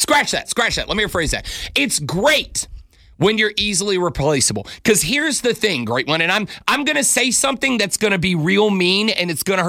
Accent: Louisiana, United States; I'm Irish Catholic from Louisiana. I got a lot of cousins, dude.

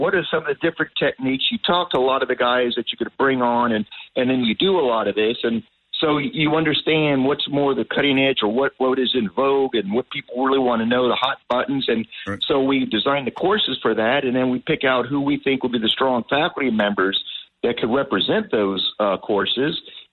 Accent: Miami, Florida, United States; I'm from Miami. I'm not from Jersey.

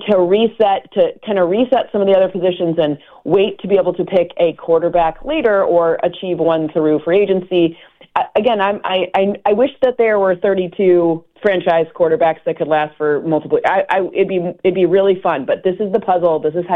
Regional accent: Michigan, United States; I grew up near Michigan State, so I've known him for a long time.

